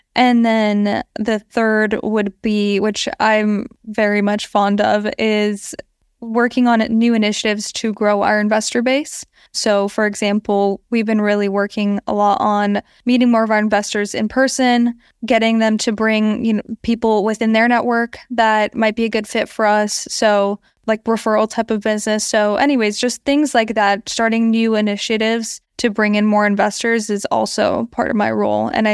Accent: California, United States; Yeah. So I'm from the San Francisco Bay Area.

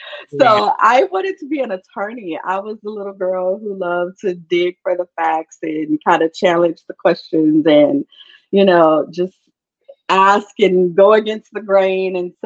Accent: Chicago, Illinois, United States; Born and raised in the projects of Chicago, Illinois, called the Rockwell Gardens. If anybody's from Chicago listening.

